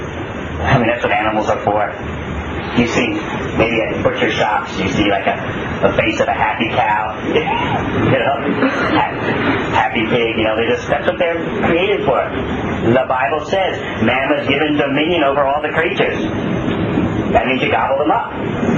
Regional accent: New York, United States; let's go back to the New York example. I'm from New York.

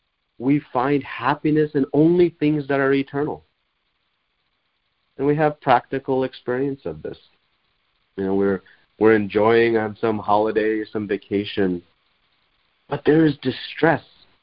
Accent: India; maybe I'm coming from India, which seems to be backwards

